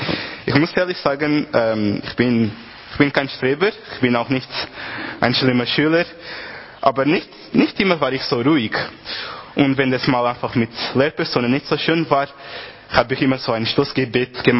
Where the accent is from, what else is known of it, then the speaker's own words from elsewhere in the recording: Portugal; German is a second language; now in Germany; als ich klein war, es war so, dass bei uns in Portugal, wir hatten immer Lager, sehr viele Lager, jugendliche Programme, es war sehr toll